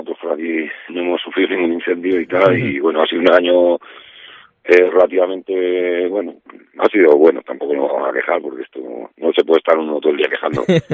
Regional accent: El Losar del Barco, Castile and León, Spain; yo concretamente hablo por mi zona, mi pueblo

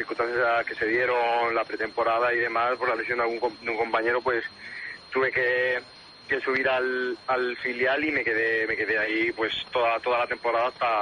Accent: Andalusia, Spain; Vengo de la provincia de Málaga, sí.

